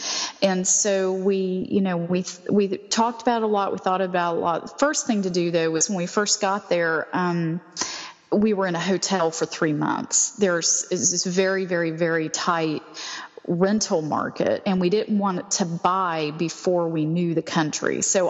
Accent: Alabama, United States; now in Washington, United States; I'm originally from America, but I was from Alabama, which is in the South.

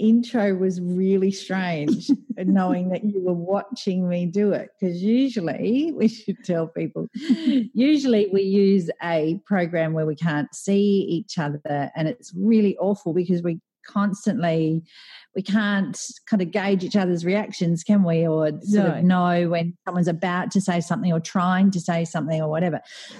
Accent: Australia; now in Qatar; I'm an Aussie. I'm based here in Qatar.

